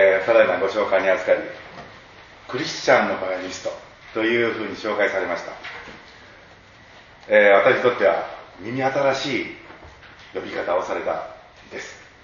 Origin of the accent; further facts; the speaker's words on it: Kyoto, Japan; 私は生まれ育ったのが、京都なんですね。